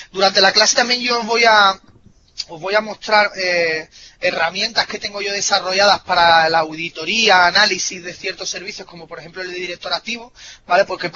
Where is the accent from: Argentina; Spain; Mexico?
Spain; Seville, Andalusia; Porque yo soy de Triana, yo soy de Sevilla.